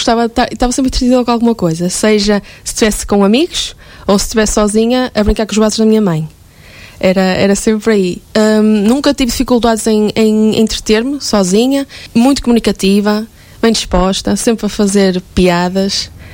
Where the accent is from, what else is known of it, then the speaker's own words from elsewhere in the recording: Grijó, Norte, Portugal; Sou de Grijó, estudei em Lamas em Artes